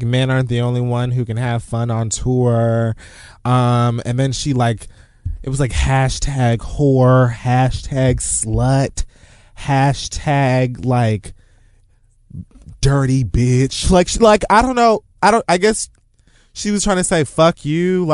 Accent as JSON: {"language": "English", "country": "Jamaica", "said": "And I'm fucking Jamaican."}